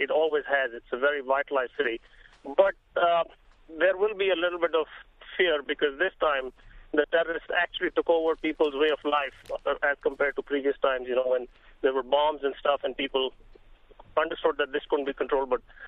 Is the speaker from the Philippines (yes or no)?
no; Mumbai, Maharashtra, India; now in Freehold, United States; I grew up in Bombay, and as it was called then